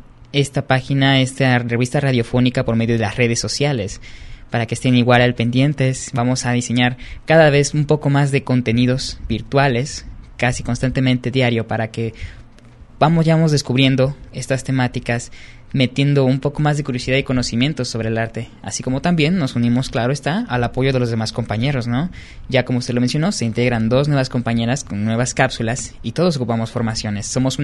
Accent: Mérida, Yucatán, Mexico; Yo soy de Mérida, Yucatán, pues estoy aquí por oficios de mi papá, que es maestro

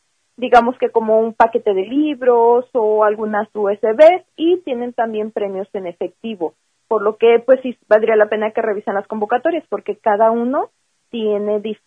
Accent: Mexico; nos permite finalmente tener una imagen de lo que somos como mexicanos

